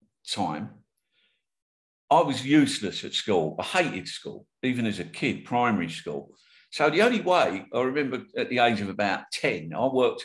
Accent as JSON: {"language": "English", "region": "London", "country": "United Kingdom", "tie": "born or raised there", "said": "I was born in Islington, North London. At that time, I mean, now Islington's an extremely affluent area, but when I was first brought up, I mean, I was born in Bart's Hospital"}